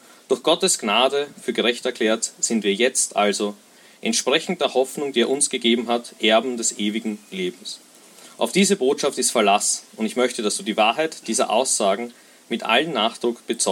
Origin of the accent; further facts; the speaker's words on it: Vienna, Austria; ich bin aus Wien extra da und heute mit euch dieses Freudenfest zu feiern.